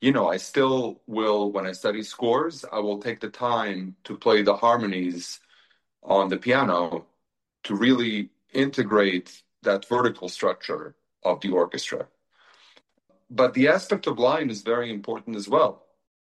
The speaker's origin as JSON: {"language": "English", "town": "Seattle", "region": "Washington", "country": "United States", "tie": "born or raised there", "also_born_or_lived": "Belgrade, Serbia", "lives_now": "Asheville, United States", "said": "Originally, I come from Belgrade, Serbia, by the way of Seattle, Washington, where I grew up."}